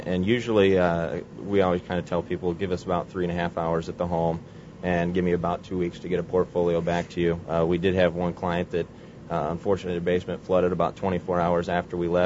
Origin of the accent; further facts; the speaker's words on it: Cedar Rapids, Iowa, United States; Cedar Rapids.